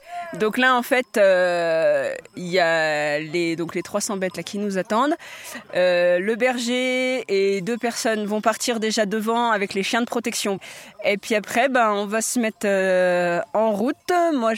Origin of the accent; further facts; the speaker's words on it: Sixt-Fer-à-Cheval, Auvergne-Rhône-Alpes, France; Moi, je suis de Sixte. Alors, Sixte Fer à Cheval, donc c'est au fond de la vallée du Giffre. Donc, c'est un village encore très très rural, très très typique savoyard.